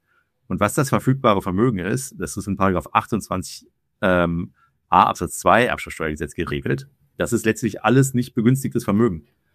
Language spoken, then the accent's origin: German; Schwerte, North Rhine-Westphalia, Germany; und ich komme so aus der Nähe von Dortmund, also so zum Tor des Sauerlands, zu Schwerte komme ich.